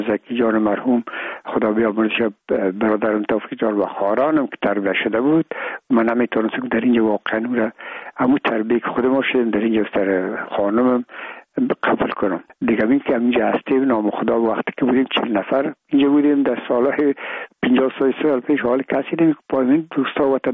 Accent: Afghanistan; ما افغان هستیم

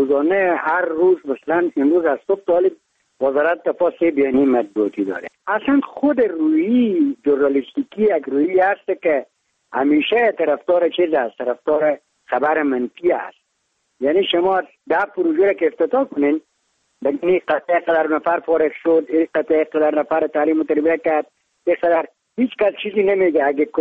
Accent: Jarghan, Kapisa, Afghanistan; moved away as an adult; از ولی سرپور ولسوالی کوهستان قریه جرغان. الان بنده تقریبا 20 روز میشه از افغانستان اومدم اینجا، پاسپورت دارم.

